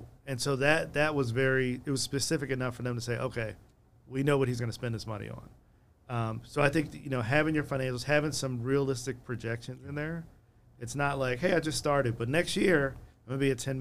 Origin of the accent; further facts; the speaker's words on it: Philadelphia, Pennsylvania, United States; The Bucks are, and I'm saying this, as a Philadelphian, right?